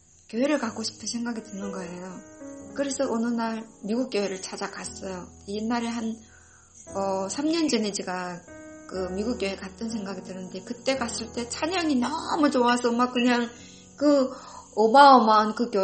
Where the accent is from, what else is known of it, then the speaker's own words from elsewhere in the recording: North Korea; 내가 북한에서 온 사람이어서